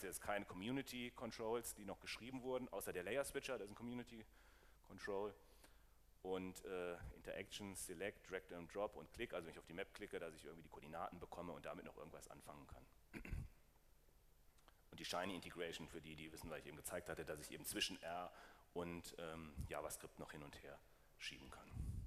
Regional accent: Kassel, Hesse, Germany; das ist jetzt Kassel, also da, wo ich herkomme.

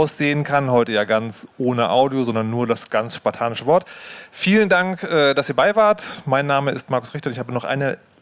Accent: Berlin, Germany; So, ich komme ja aus Berlin, das ist in der Nähe

